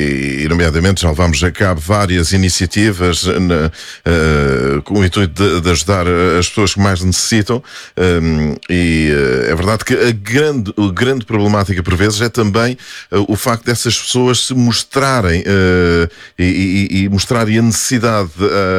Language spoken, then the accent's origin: Portuguese; Setúbal, Portugal; é que eu sou da Margem Sul também.